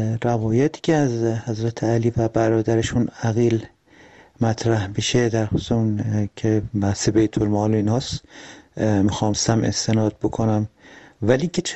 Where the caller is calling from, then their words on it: Tehran, Tehran Province, Iran; از تهران هستم، درود بر شما.